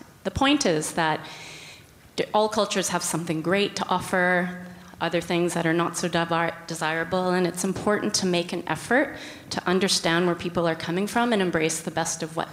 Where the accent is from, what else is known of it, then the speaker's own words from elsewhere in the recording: Canada; also born or lived in Norway; So I'm from Canada, and I moved to Norway for a couple of years and lived there.